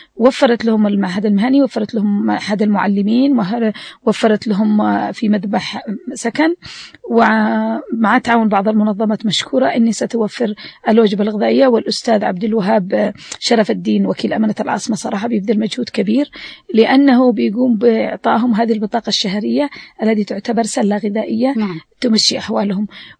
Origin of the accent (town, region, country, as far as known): Yemen